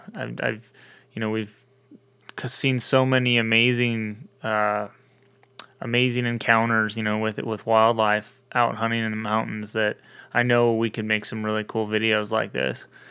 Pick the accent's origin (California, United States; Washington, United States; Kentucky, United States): Washington, United States; I grew up in Eastern Washington, a little rural community. Grew up in a country home